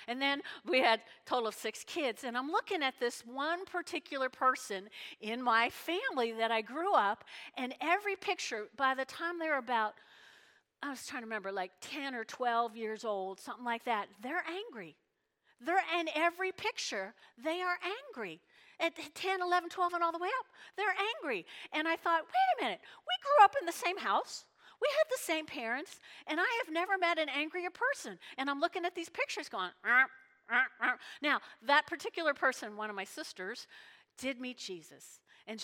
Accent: Ireland; So I'm not Italian, I'm Irish, and we get angry.

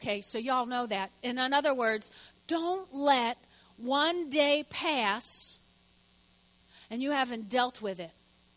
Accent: New Jersey, United States; When I grew up in North Jersey, until my parents remodeled this bathroom, we had one of those claw and ball bathtubs

